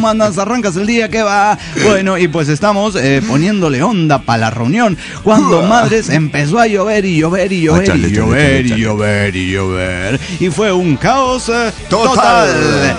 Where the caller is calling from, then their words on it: Zacatecas, Mexico; de Zacatecas, México.